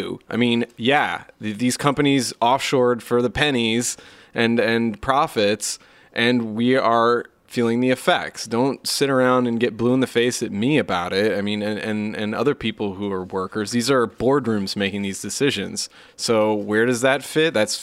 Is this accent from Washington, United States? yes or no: yes; Washington, United States; My home state of Washington, there's a lot of insanity and hysteria coming from groups like this.